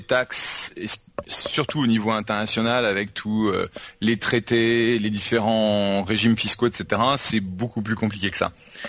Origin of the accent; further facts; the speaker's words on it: United States; now in France; puisque bon, je suis américain, donc je paye des impôts aux États-Unis, même si je n'habite pas aux États-Unis.